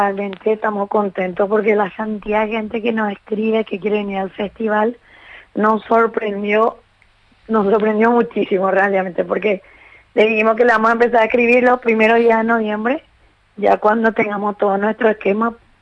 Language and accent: Spanish; Luque, Central, Paraguay; como somos de Luque